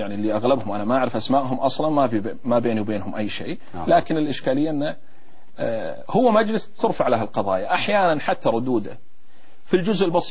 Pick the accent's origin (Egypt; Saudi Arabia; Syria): Saudi Arabia; Najd; ولا بالأخير أنا من نجد يعني